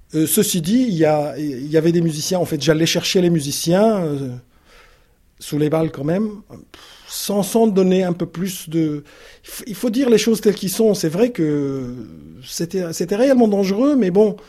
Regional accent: Aleppo, Aleppo Governorate, Syria; Je suis syrien, d'Alep.

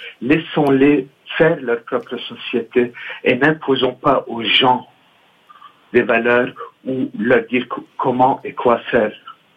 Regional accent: Lebanon; que ce soit nous en tant que Libanais ou que ce soit la communauté internationale

